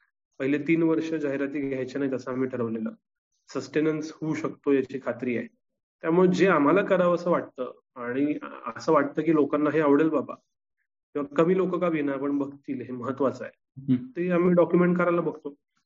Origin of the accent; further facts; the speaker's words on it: Kolhapur, Maharashtra, India; now in Pune, India; मी कोल्हापुरातलं जरी असलो तरी मी कोल्हापूर शहरात वाढलो, मला मूळ गाव नाहीये, आमची सगळी टीम शहरी आहे, मी पुण्यात राहतो.